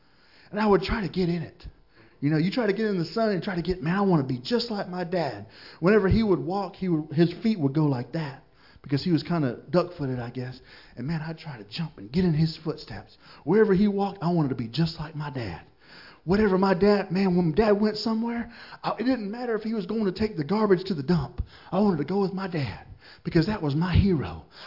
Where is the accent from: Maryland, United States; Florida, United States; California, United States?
Florida, United States; Listen, I was born and raised in Florida